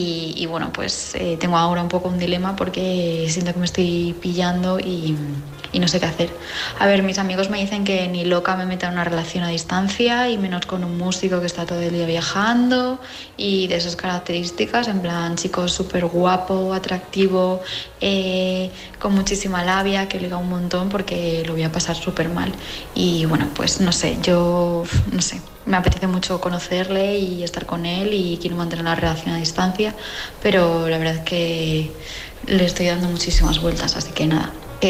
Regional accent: Madrid, Community of Madrid, Spain; el problema es que yo soy de Madrid

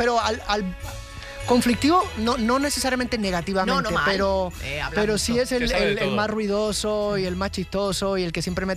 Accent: Puerto Rico; Casi siempre es comida típica de mi tierra, de Puerto Rico

